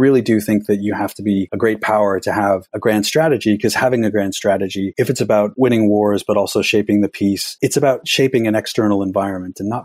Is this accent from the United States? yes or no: no; Canada; now in United Kingdom; I'm a Canadian myself, even though I live in the UK now.